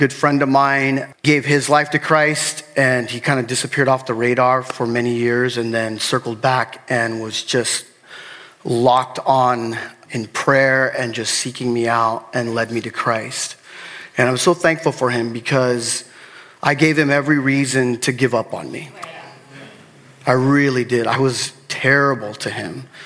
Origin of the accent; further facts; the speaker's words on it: Los Angeles, California, United States; moved away as an adult; also born or lived in Oregon; I moved from Los Angeles in 1988. I moved to Oregon to go to school, and I thought I'd be back 4 years later, and that has not happened. So I've been on a journey away from where I grew up here in LA.